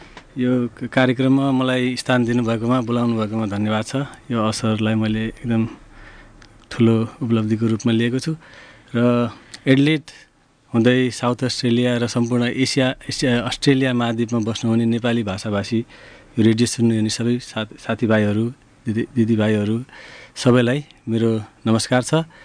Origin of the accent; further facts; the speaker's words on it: Lumbini Province, Nepal; कमल भाइले भनिसक्नु भयो। म नेपालको पश्चिम क्षेत्र लुम्बिनी अञ्चलको बुटोल नजिकैको एउटा गाउँमा हुर्केँ, पढेँ, स्कुल गएँ।